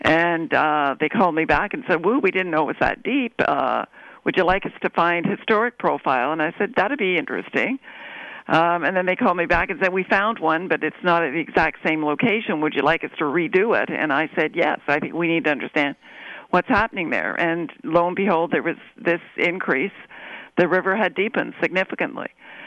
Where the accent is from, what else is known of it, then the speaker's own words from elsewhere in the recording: Canada; I'm embarrassed to say, as a Canadian, what happened.